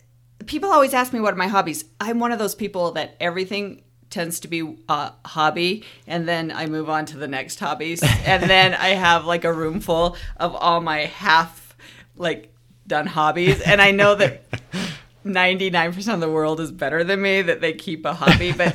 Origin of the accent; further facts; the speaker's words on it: Utah, United States; I joined about 3 years ago, born and raised in Utah.